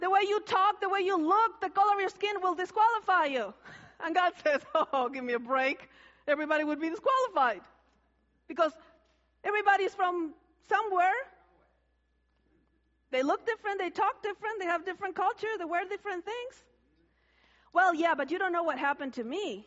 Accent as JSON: {"language": "English", "country": "Argentina", "said": "I didn't know what A meant when I came to Canada the first time. Because I am from Argentina."}